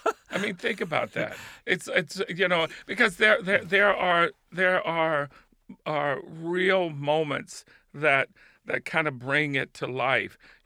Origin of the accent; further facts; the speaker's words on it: South Carolina, United States; Well, of course I did. I'm from South Carolina.